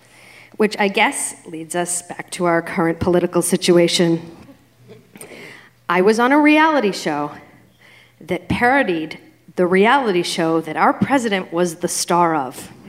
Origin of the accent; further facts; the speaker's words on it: Boston, Massachusetts, United States; this really sweet lug of a guy from my hometown of Boston.